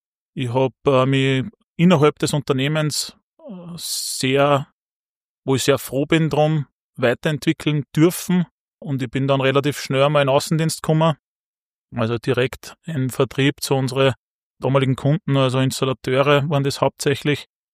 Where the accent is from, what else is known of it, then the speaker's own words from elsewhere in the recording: Gunskirchen, Upper Austria, Austria; Ja, also ich komme aus Gunskirchen in der Nähe von Wels und bin dort aufgewachsen und lebe dort seit jetzt 38 Jahren.